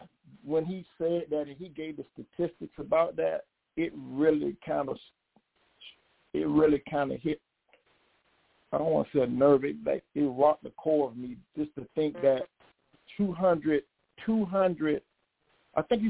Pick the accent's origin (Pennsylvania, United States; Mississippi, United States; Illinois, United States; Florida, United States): Florida, United States; Jacksonville; I'm originally from Calvert, Florida. You may know it as Jacksonville, Florida. I was born and raised there